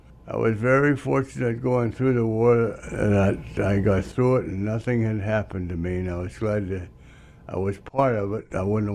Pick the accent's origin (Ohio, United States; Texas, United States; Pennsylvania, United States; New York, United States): Pennsylvania, United States; Pittsburgh; now in Battle Creek, United States; We live now in Battle Creek, but we're from Pittsburgh, Pennsylvania.